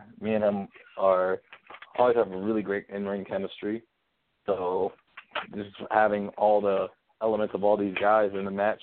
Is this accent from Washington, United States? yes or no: yes; Tacoma, Washington, United States; born there; also born or lived in Frankfurt, Germany; I was born in Tacoma, Washington, and was there for only 2 weeks of my life. And and then moved to Frankfurt, Germany shortly after that and stayed in Germany until I was 7 years old.